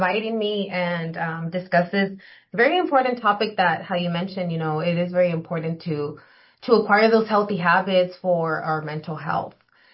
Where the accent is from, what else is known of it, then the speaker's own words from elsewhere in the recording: Calexico, California, United States; I grew up here too in Imperial County. I am a Calexico native. So once a bulldog, always a bulldog. So yes, I grew up in Calexico. My entire family is from Calexico.